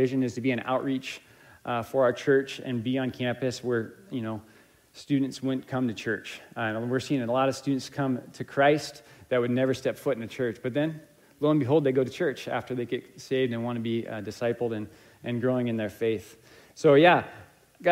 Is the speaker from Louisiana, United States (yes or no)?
no; Brownsmead, Oregon, United States; I grew up in Brownsmead, the metropolitan of Brownsmead, and a dairy farm there, and was born and raised there, and graduated from Napa High School.